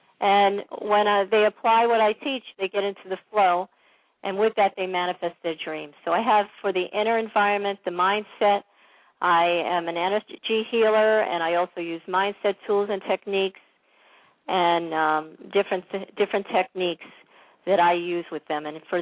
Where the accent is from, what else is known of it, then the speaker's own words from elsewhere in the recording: New York, United States; also born or lived in Anchorage; I was living in Anchorage, Alaska at the time. I'm from New York originally.